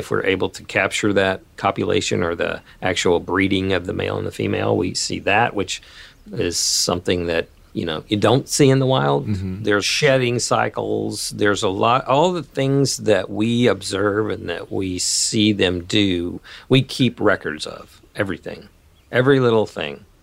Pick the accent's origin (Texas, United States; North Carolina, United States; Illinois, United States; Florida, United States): Texas, United States; I've got photos my parents took of me when I was must have been three with a horned lizard in my hand growing up in Texas.